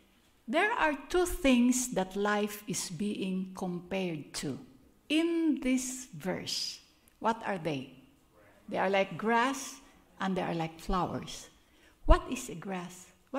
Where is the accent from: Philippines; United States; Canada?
Philippines; English is a second language; pardon me for my accent, I come from the Philippines. I would like to shed off the accent part, but at my age, no more.